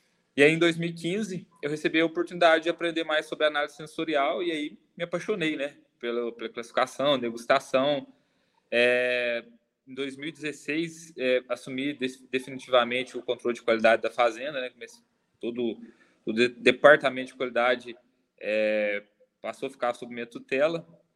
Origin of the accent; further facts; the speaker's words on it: Três Pontas, Minas Gerais, Brazil; Eu sou aqui do sul de Minas, sou de Três Pontas, né? Minas Gerais. E Três Pontas, para quem conhece, é uma cidade que respira café, é uma cidade cercada por café, economia, gira em torno do café. E eu nasci e fui criado numa fazenda produtora